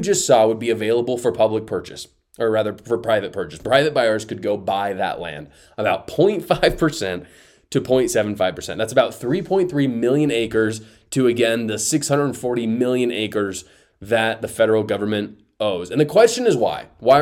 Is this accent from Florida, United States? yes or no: no; Utah, United States; most of it is in Utah, my home state